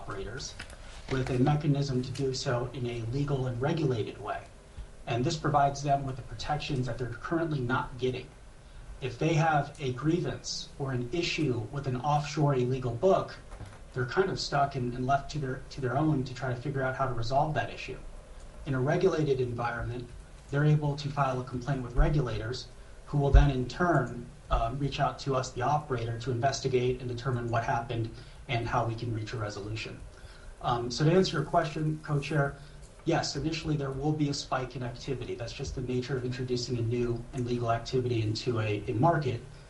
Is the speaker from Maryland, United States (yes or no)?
no; Las Vegas, Nevada, United States; I'm from Las Vegas, Nevada. We didn't get a Chick-fil-A until about 5-6 years ago.